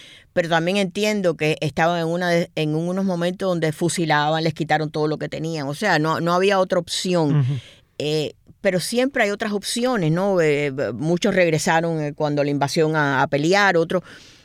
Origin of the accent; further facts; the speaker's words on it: Cuba; born there; yo nací en Cuba